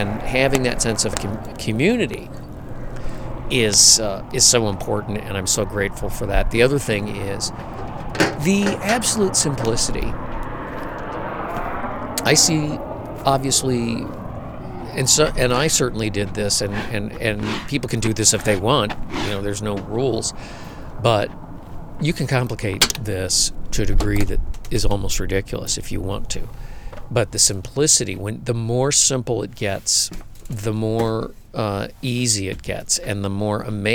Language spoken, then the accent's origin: English; New York, United States; And he, and you know, I'm from New York State.